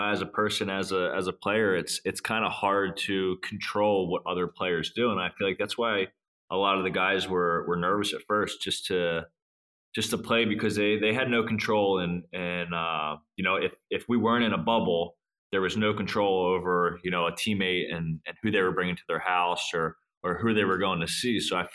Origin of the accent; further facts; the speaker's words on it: New Jersey, United States; because he knew I'm from New Jersey.